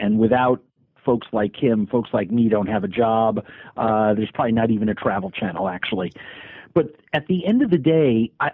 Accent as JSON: {"language": "English", "region": "New York", "country": "United States", "said": "I'm from New York, so when someone says, what do you like?"}